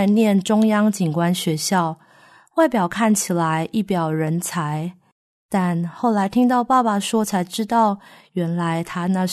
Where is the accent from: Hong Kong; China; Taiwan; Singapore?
Taiwan; southern Taiwan; also born or lived in Keelung; 我是在基隆出生的，因为从小的时候我就会气喘，于是在出生不久之后，爸妈就决定搬到南部来居住。